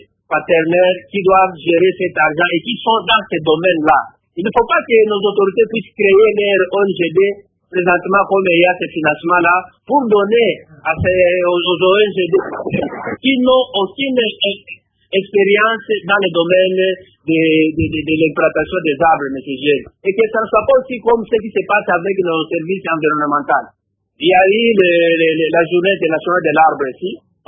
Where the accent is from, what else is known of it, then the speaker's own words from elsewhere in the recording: Lubumbashi, Haut-Katanga, DR Congo; comme ici chez nous à Lubumbashi, nous connaissons la sécheresse